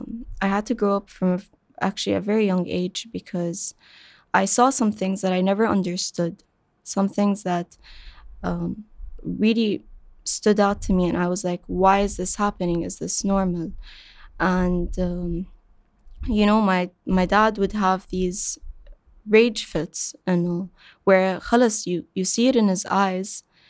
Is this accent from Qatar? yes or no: yes; Qatar; So I was born and raised in Qatar my entire life. I went to the same school my entire life. I lived in the same home my entire life.